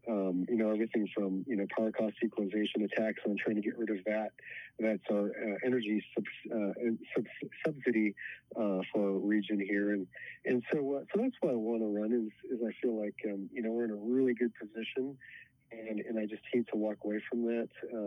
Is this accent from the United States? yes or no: yes; Nome, Alaska, United States; I was born and raised here in Nome.